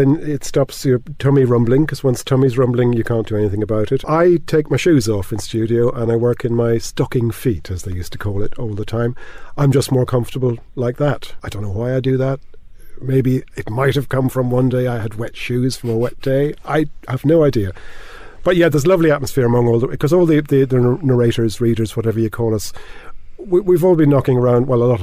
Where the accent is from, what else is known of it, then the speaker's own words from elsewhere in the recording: Limerick, Munster, Ireland; And I'm from Limerick as well, so Angela's Ashes was very poignant and pertinent.